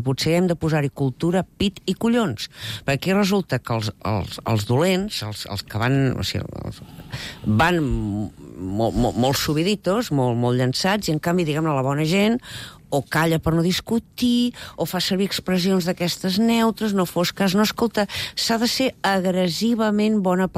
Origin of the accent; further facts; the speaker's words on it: Catalonia, Spain; A mi em va caure la cara de vergonya, com a catalana.